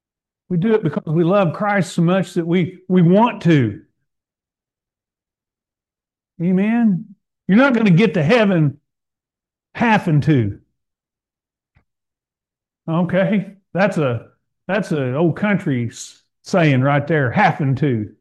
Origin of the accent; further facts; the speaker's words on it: United States; born there; Again, I'm glad I was born here in America.